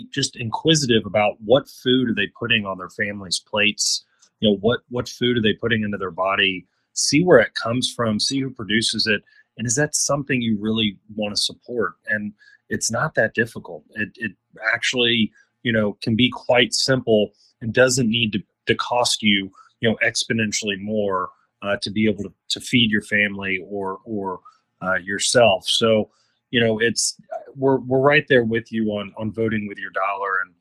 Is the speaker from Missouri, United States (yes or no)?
no; Kentucky, United States; For me, it did start with, you know, growing up in Kentucky. I went to public schools. I went to our public university